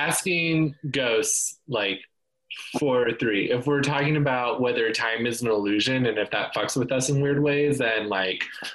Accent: Kansas, United States; And I'm originally from Kansas, which is like the opposite of West Virginia because it's very flat.

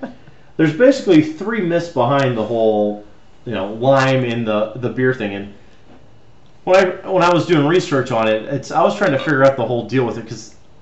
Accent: Erie, Pennsylvania, United States; Growing up in Erie, we don't have fancy stuff like this.

